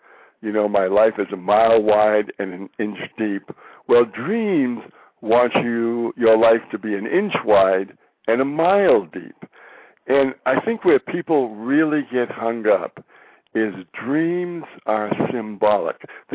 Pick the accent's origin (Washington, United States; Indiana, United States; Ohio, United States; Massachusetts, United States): Massachusetts, United States; Boston; born there; moved away as an adult; now in California, United States; I was born in Boston, and my wife and I served in the Army for a couple of years.